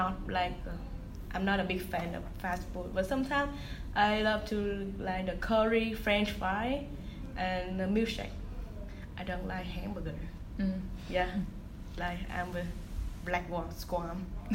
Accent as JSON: {"language": "English", "region": "Ho Chi Minh City", "country": "Vietnam", "tie": "born or raised there", "second_language": "English", "said": "I grew up in Ho Chi Minh City, like the second biggest city in Vietnam, and they like so modern."}